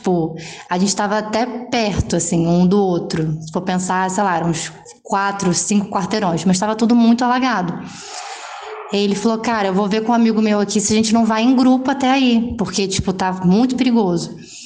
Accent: Rio de Janeiro, Brazil; não, eu sou daqui, pô, eu sou do Meier.

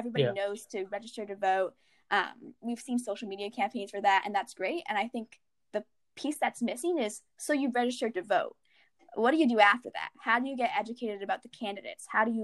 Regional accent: California, United States; Growing up in Silicon Valley, it's kind of impossible to not be surrounded by that.

